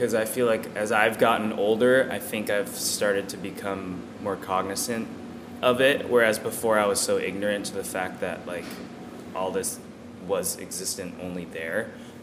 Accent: Pasadena, California, United States; Yeah, I was born in Pasadena, raised out there.

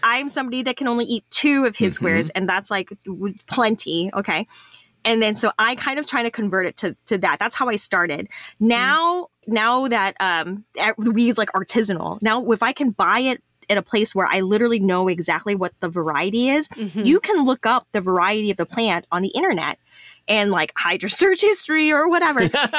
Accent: Texas, United States; But, you know, I'm a Texan, so kind of like Chinese chili crisp just has that like umami.

